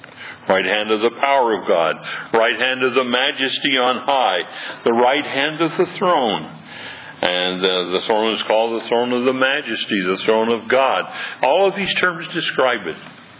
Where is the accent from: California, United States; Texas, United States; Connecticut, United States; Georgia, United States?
California, United States; born there; No, I was born in California.